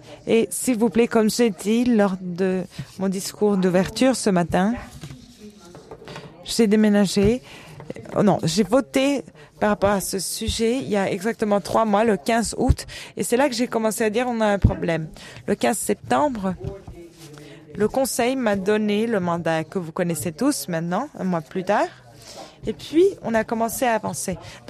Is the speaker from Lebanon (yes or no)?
yes; Beirut, Beirut Governorate, Lebanon; moi, j'ai grandi à Beyrouth pendant un bon moment